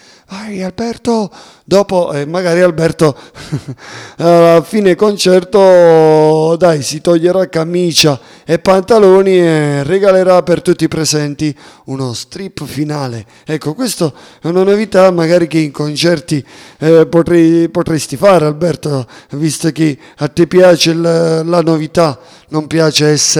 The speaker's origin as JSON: {"language": "Italian", "town": "Sapri", "region": "Campania", "country": "Italy", "tie": "born or raised there", "said": "qualche mia serata in qualche lido qui nel mio paese, a Sapri, ricordo a tutti, la perla del sud"}